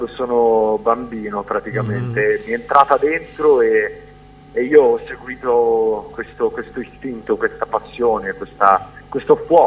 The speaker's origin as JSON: {"language": "Italian", "town": "Sanremo", "region": "Liguria", "country": "Italy", "said": "ho 24 anni e vengo da Sanremo, sono un cantautore."}